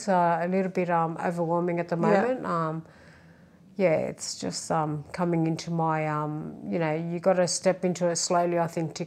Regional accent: Rhodes, South Aegean, Greece; now in Australia; In Greece, so I'm from Rhodes. Mm-hmm. I was born in Rhodes, so I have to say that's my favourite

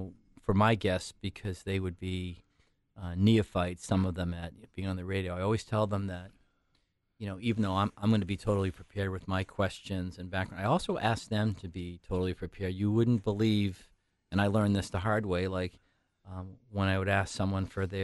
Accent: New Hampshire, United States; born there; I've never been to the Discovery Center, but I was born in New Hampshire.

